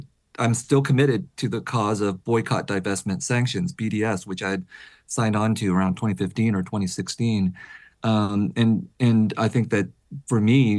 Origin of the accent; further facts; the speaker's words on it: United States; And I, as an American, feel complicit because our taxes are paying for the billion